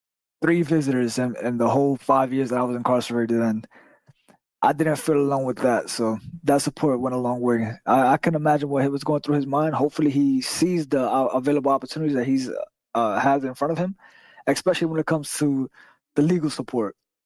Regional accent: New York City, New York, United States; as a New Yorker who's lived in all boroughs now, except for Brooklyn

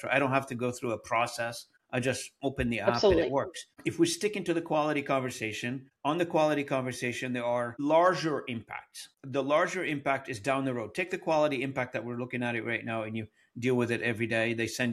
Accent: Beirut, Beirut Governorate, Lebanon; I'm from the Middle East, as you know, and I was born and raised in Beirut.

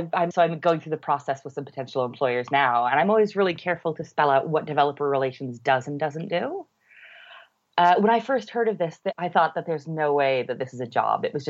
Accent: United States; now in Birmingham, United Kingdom; I'm an American in Brum

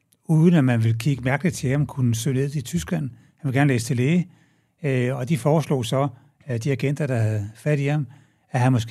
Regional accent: Amager, Capital Region of Denmark, Denmark; born there; Jamen, jeg er født på Amager.

